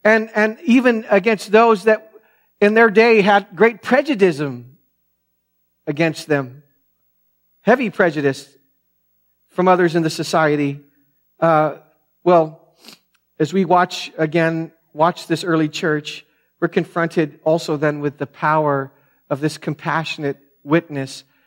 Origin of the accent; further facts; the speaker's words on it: United States; First and foremost, I'm a Christian long before I'm an American.